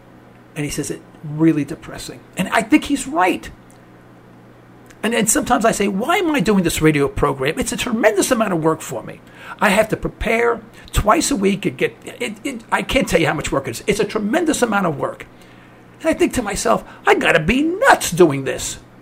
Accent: New York, United States; accent: New York; also born or lived in Houston, United States; I'm originally from New York, as you can tell from my accent, but I lived in Texas. I lived in Houston, Texas for almost 4 years.

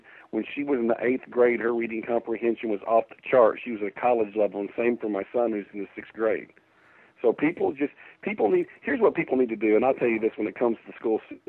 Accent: California, United States; I grew up in the Los Angeles County School District, which was one of the worst in the nation

